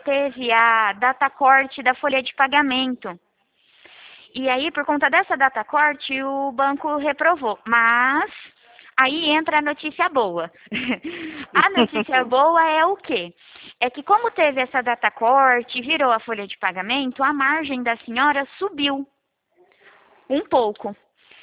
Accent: Araçatuba, São Paulo, Brazil; eu sou daqui de Araçatuba também

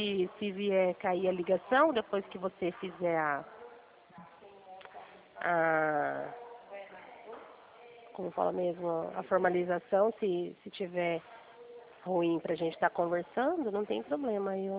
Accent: Dracena, São Paulo, Brazil; A gente é de Dracena.

